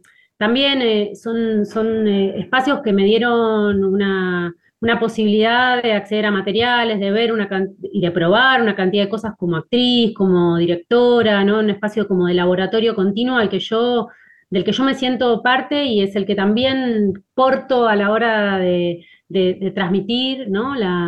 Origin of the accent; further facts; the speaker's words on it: Mar del Plata, Buenos Aires Province, Argentina; Yo nací en Mar del Plata y desde Mar del Plata... en los primeros, digamos, años en el colegio empecé a hacer teatro